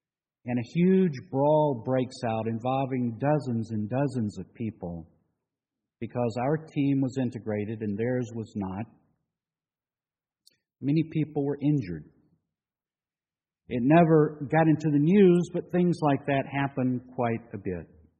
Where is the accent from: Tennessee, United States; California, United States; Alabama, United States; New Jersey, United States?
Alabama, United States; Birmingham; born there; I was born in Birmingham, Alabama, at a time when the civil rights movement was entering its stride.